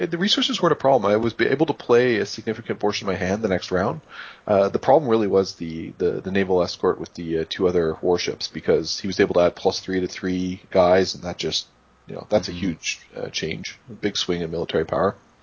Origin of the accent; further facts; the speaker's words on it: Canada; accent: Canadian; it's not that they dislike my Canadian accent.